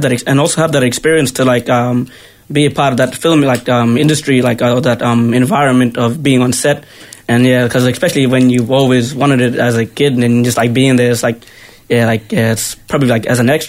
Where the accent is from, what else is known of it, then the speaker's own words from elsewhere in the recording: Cowan, Queensland, Australia; I'm from Cowan, Cape York Peninsula, far north Queensland. My tribe is the Southern Kanji tribe of the north, and that's pretty much me. And I'm 24, by the way.